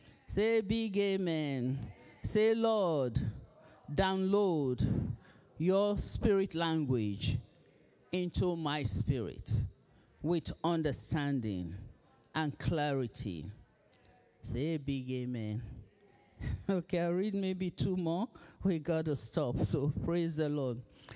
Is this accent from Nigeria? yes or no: yes; Nigeria; accent: Nigerian; English is a second language; moved away; Just like I'm speaking now, you say, my accent is what? Nigerian. Even though I've lived here more than some of you were born.